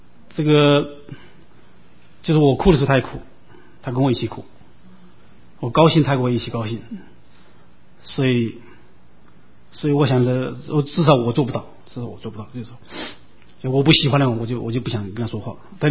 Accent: China; moved away; 我们都是从大陆来的嘛，中南区都是从大陆来的

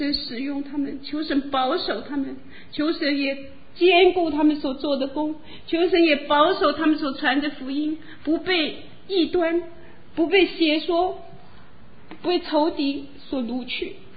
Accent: China; 我说一个跟中国毫无相干的人都这么爱我们中国人，何况我们自己

